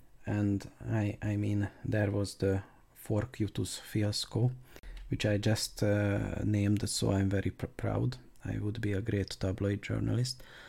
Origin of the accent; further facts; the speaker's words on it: Hungary; For people who don't know, I'm from Hungary.